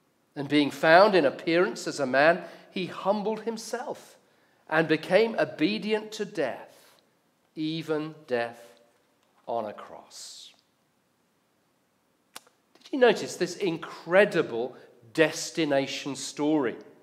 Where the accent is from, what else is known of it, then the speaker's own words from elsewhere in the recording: South East England, United Kingdom; I grew up in Surrey. My dad worked at Royal Holloway College, but my parents were both from Cannock in Staffordshire. That's where all the family lived.